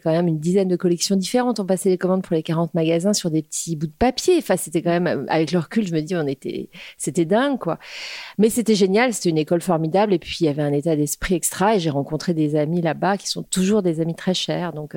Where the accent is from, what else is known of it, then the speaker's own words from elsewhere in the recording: Créteil, Île-de-France, France; moved away as an adult; also born or lived in New York; j'ai grandi à Créteil déjà, en banlieue parisienne.